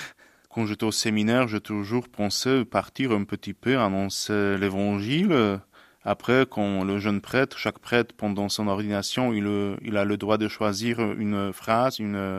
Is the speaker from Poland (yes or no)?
yes; Poland; now in France; Pas loin, la France, je suis polonais. Mais c'était toujours dans mon cœur de partir, voir une autre culture.